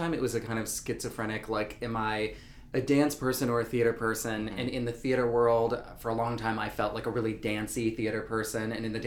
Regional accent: North Carolina, United States

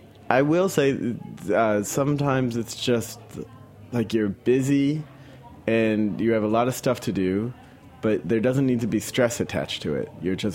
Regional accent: Philadelphia, Pennsylvania, United States; I grew up in Philadelphia.

